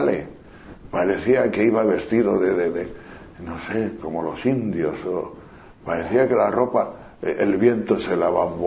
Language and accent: Spanish; León, Castile and León, Spain; no sé por aquí, pero por mi tierra de León